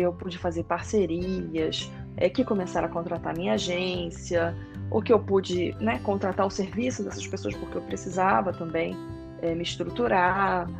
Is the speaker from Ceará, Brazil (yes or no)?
no; Rio de Janeiro, Brazil; eu sou do Rio de Janeiro, e o Rio de Janeiro andava, né, bem perigoso.